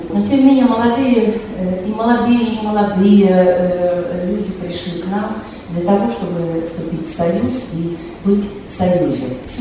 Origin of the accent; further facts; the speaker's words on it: Belarus; С 5 лет я живу в Белоруссии, хотя я родилась в Белоруссии, и так сложилось, что первые 5 лет по состоянию здоровья мама меня уехала, и мы жили в другой республике.